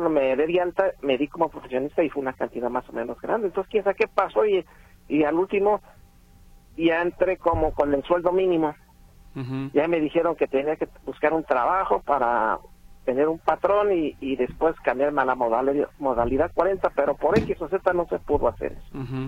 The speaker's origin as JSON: {"language": "Spanish", "region": "Mexico City", "country": "Mexico", "said": "yo soy de la Ciudad de México"}